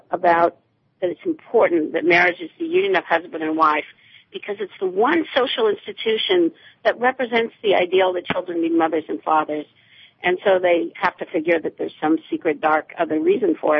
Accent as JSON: {"language": "English", "country": "United States", "said": "no, actually, it's never been traditional in this country. I'm an American."}